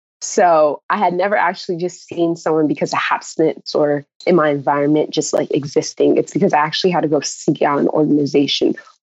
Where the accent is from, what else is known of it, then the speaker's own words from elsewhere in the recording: California, United States; so I grew up in San Fernando Valley. For people who aren't familiar, that is LA County. It was predominantly white.